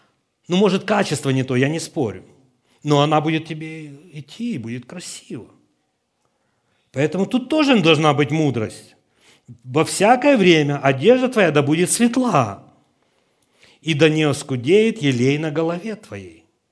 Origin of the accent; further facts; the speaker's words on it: Ukraine; moved away; Ну, мы все приехали с Украины, из Советского Союза, мы все ели с этой алюминиевой посуды, да, в общественных столовых.